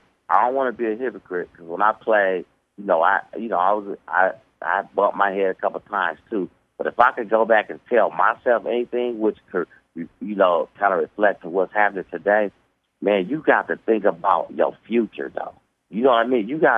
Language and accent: English; Oakland, California, United States; because I am from Oakland. I grew up back, you know, when you stood up and fight for what you want, man.